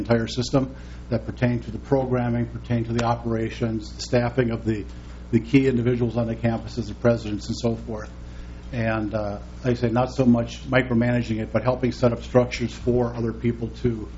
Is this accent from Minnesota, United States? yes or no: yes; St. Cloud, Minnesota, United States; I'm from St. Cloud.